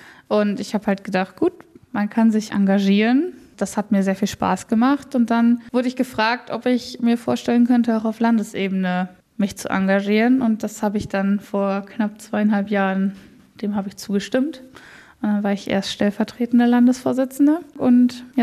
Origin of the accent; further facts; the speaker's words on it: Lower Saxony, Germany; Ich komme aus der Grafschaft Bentheim.